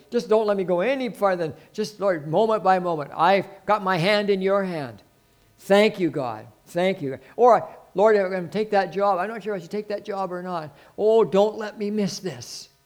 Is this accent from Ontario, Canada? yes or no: no; Regina, Saskatchewan, Canada; also born or lived in Moose Jaw; And we said, well, we've never been there. We're from Regina, right, or Moose Jaw, wherever you want to be.